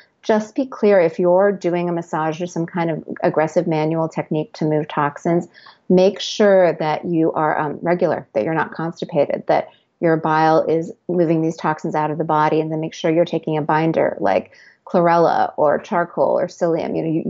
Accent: Seattle, Washington, United States; also born or lived in New York; I grew up in Seattle, which is apple country. And then I lived in New York, which is also apple country.

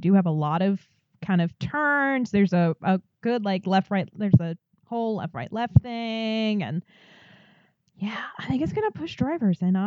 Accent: Ireland; I'm Irish. I need that.

